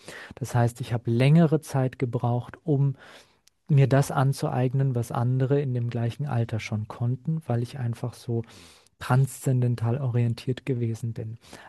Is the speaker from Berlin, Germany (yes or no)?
yes; Berlin, Germany; ich bin in Berlin groß geworden und in einer Gegend, wo einfach, das war wild dort. Wir hatten bestimmt 50, 60% Ausländeranteil.